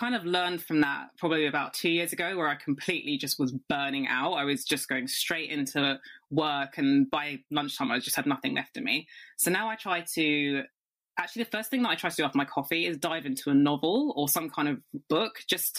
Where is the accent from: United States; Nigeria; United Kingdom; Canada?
United Kingdom; accent: British; I know. I'm actually really aware of my accent right now. I'm like, okay, sorry, really British.